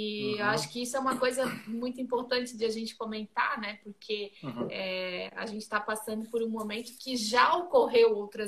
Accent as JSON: {"language": "Portuguese", "town": "Brusque", "region": "Santa Catarina", "country": "Brazil", "tie": "born or raised there", "lives_now": "Itapema, Brazil", "said": "eu sou brusquense, sou natural de Brusque."}